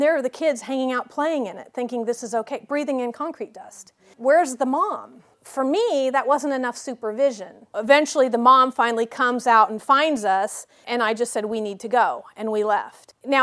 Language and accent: English; Illinois, United States; also born or lived in Connecticut; And I grew up in Illinois and Connecticut, and there was lots of land and lots of playing